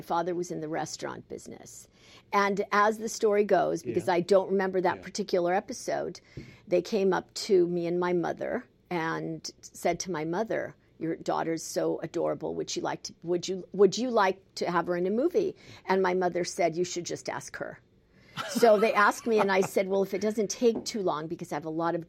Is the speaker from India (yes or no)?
no; California, United States; So, but I would answer I'm a Californian when anybody asked me anything, but you know, I feel the roots of it.